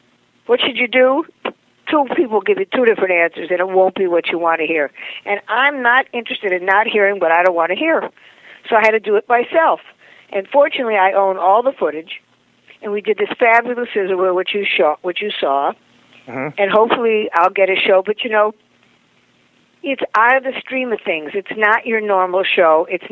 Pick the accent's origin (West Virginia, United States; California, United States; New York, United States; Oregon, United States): California, United States; Beverly Hills; Well, you know, it's very interesting, because I was brought up in Beverly Hills, and I came from the generation, none of my girlfriends ever worked.